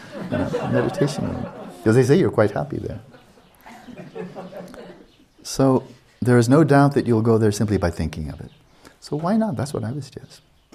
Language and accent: English; Pasadena, California, United States; born there; They told me I'm born in Pasadena. I was born in Pasadena.